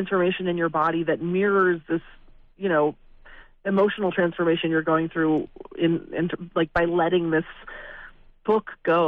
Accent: Seattle, Washington, United States; I grew up in Seattle. I don't mind when it's gray and rainy.

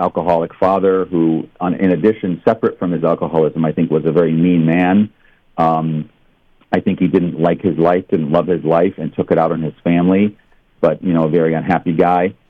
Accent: Ohio, United States; I grew up in Ohio, and me and my brother were chosen.

